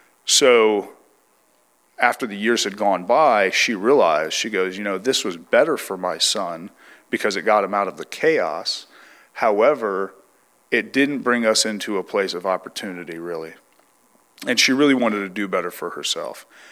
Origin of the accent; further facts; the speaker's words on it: San Bernardino, California, United States; So originally, I'm from San Bernardino, California.